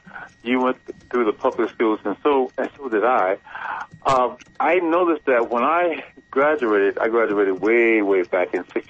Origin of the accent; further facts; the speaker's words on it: St. Louis, Missouri, United States; I'm originally from St. Louis.